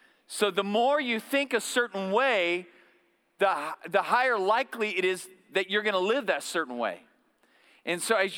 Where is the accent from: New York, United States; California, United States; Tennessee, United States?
California, United States; Bakersfield; now in Thousand Oaks, United States; So I'm one of the pastors here. This is always home for me, born and raised in Bakersfield